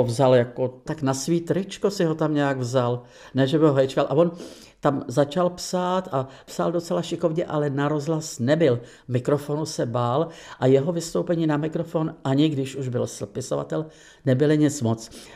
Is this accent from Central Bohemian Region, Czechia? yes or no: yes; Buštěhrad, Central Bohemian Region, Czechia; also born or lived in France; Ten vztah k Otovi Pavlovi byl daný vlastně tím Buštěhradem především. Tím místem, kde jsme prožili téměř identicky ve stejnou dobu dětství, mládí, pak tím pochodem na Kladno, kde jsme študovali oba.